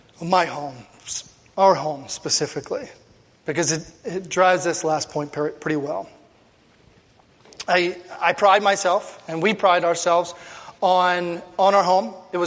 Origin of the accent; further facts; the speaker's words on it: Pennsylvania, United States; But yeah, I grew up in Pennsylvania and in a small town.